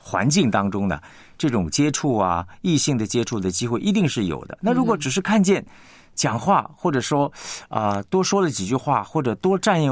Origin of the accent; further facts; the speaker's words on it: China; 可能我们都中国人哈，我们常常有一句话说这个家丑不外扬。